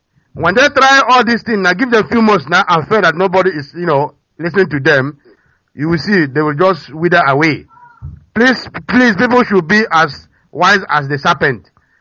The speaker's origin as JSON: {"language": "English", "town": "Owerri", "region": "Imo", "country": "Nigeria", "tie": "born or raised there", "lives_now": "London, United Kingdom", "said": "I hail from Owerri, Biafra land, and I'm calling from London."}